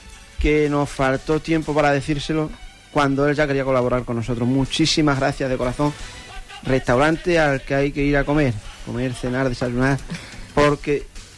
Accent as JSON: {"language": "Spanish", "town": "Aroche", "region": "Andalusia", "country": "Spain", "said": "Yo soy más de campo. Es que vengo de Arroche, de la sierra, ¿eh?"}